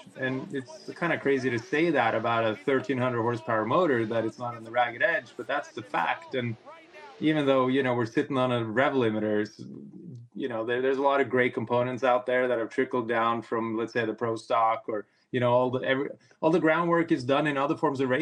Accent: Norway; I grew up in Norway, the deep forests of Norway

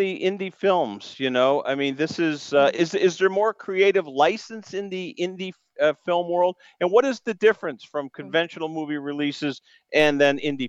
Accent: New England, United States; There's a lot of I'm from New England.

